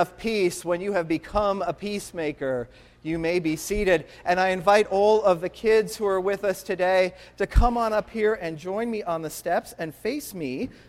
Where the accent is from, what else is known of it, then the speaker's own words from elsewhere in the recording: Illinois, United States; I come from Illinois, so I can say that.